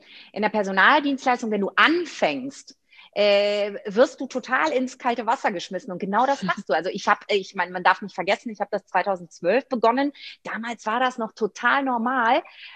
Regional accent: Rhineland, Germany; Genau, weil ich bin ja Rheinländerin, ne?

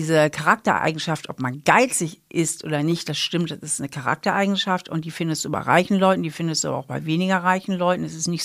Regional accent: Hamburg, Germany; now in Trier, Germany; bin ja aber hier auch in Trier geblieben. Ich bin ja hier wahlbeheimatet. Ich komme ja eigentlich aus Hamburg und bin hier nach dem Studium geblieben und bin hier eigentlich ewig hängen geblieben.

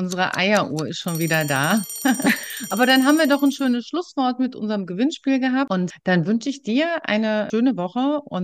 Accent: Berlin-Brandenburg, Germany; wir kommen so aus dem Raum Berlin-Brandenburg

